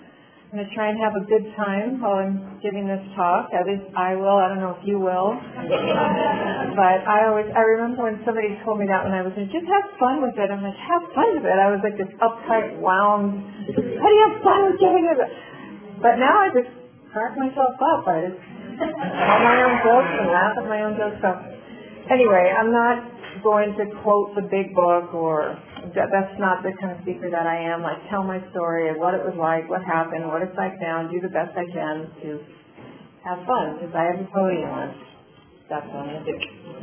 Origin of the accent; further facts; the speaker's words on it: South Dakota, United States; born there; I grew up, well, I was born in South Dakota, small town in South Dakota.